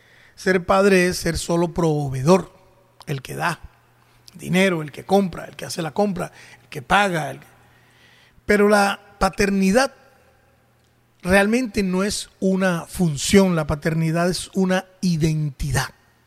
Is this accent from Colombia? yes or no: yes; Colombia; por cuestiones de elecciones en mi país, aquí en Colombia